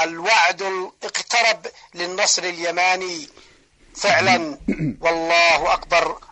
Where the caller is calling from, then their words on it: Sanaa, Yemen; اليمن صنعاء.